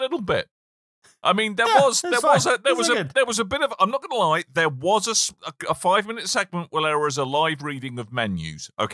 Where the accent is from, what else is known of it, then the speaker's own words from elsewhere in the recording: United Kingdom; You know, I'm a Brit. I love to queue